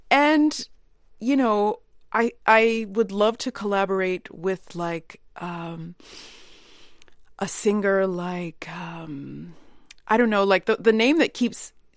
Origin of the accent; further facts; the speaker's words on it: Brooklyn, New York, United States; Hip hop was the only place where I saw myself reflected as a young woman growing up in Brooklyn.